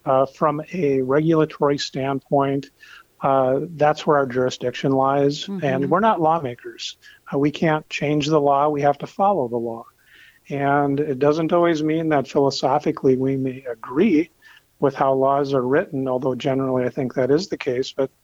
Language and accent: English; Fargo, North Dakota, United States; born there; Well, I think my background is it's been described as very North Dakotan. I was born in Fargo.